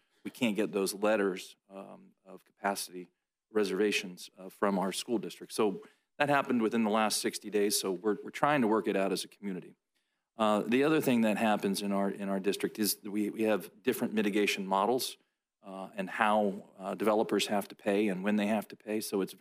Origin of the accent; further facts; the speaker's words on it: Palm Coast, Florida, United States; I'm from Flagler County, Palm Coast, Florida.